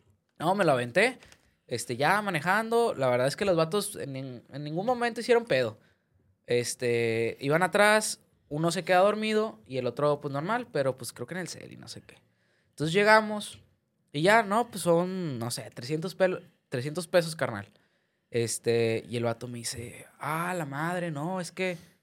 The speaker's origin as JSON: {"language": "Spanish", "town": "Escobedo", "region": "Nuevo León", "country": "Mexico", "said": "fue allá en Escobedo, de donde nosotros somos."}